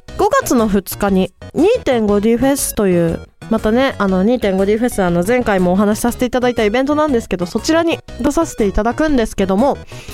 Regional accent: Kansai, Japan; 私関西から来たと言ってましたけど関西で大きなイベントがあるらしくて

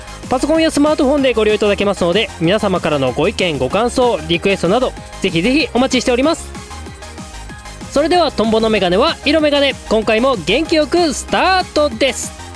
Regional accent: Hokkaido, Japan; 私のね、生まれ故郷でありますね、地元北海道も

